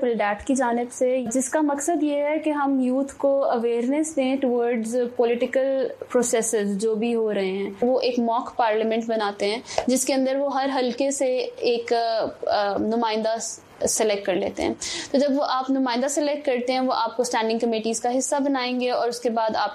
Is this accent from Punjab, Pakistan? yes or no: yes; Lahore, Punjab, Pakistan; اور میرا تعلق لاہور سے ہے.